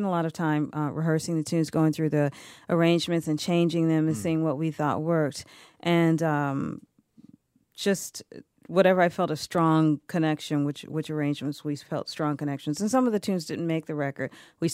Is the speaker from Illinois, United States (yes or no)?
no; Detroit, Michigan, United States; it was more than just my parents and growing up in Detroit.